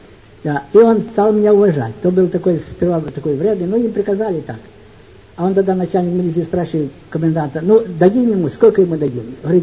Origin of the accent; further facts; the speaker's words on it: Voznesensk, Mykolaiv Oblast, Ukraine; Потому что я родом из Вознесенска.